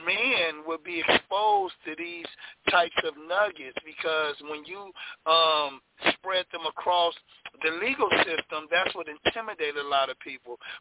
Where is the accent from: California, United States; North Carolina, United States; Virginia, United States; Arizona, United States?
California, United States; Los Angeles; growing up in Watts, I'm really closely connected to some of my homeboys